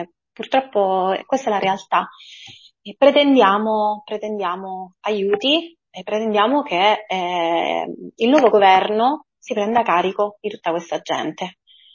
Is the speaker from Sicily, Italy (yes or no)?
yes; Trapani, Sicily, Italy; Trapani è la mia città, sono nata e cresciuta a Trapani